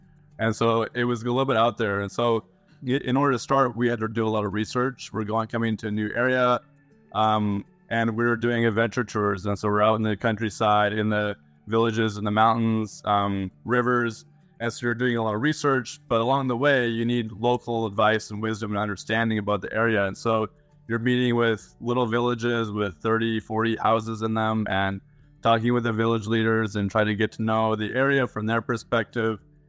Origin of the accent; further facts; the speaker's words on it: Canada; moved away; also born or lived in Asia; I'm from Canada originally, also American. I have a wife and two kids. Lived in Asia since 2011.